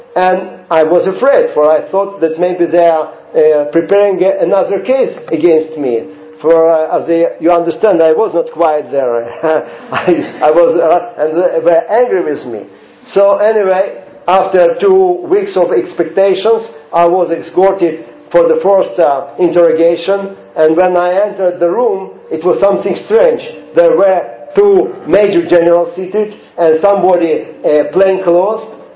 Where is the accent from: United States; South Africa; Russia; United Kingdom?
Russia; born there; English is a second language; my motherland is Israel. I was born in Russia